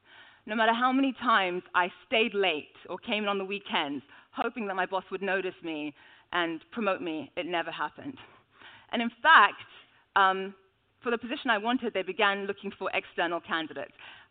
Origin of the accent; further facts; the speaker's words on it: London, United Kingdom; I was born and raised here in London. My family and I were originally from Nigeria.